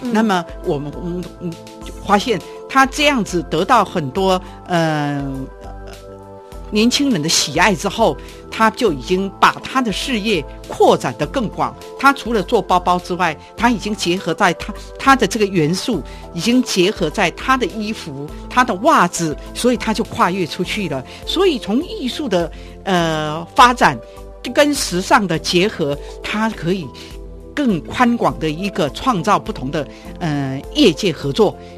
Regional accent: Taiwan; 其实我们东方人，其实我们台湾人正是可以冒出来的时候

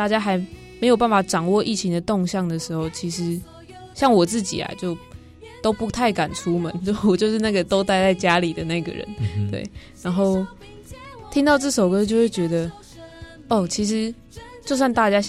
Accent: Malaysia; 对，这他是我们马来西亚那边一个三好歌手

